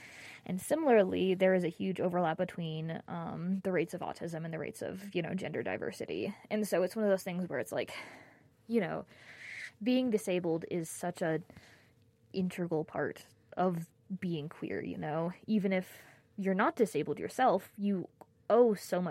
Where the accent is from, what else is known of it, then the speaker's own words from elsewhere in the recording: the South, United States; because I'm from the South.